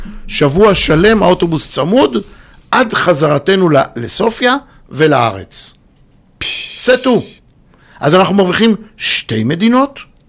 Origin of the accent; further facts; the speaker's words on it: Kfar Saba, Central District, Israel; אז אני יליד כפר סבא, בוא נגיד, מסלול נורמלי של כל נער וילד במדינת ישראל